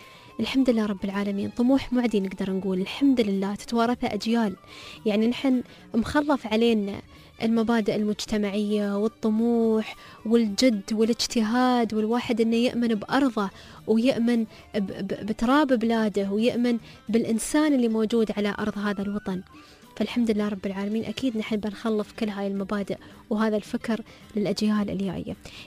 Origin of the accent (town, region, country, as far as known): United Arab Emirates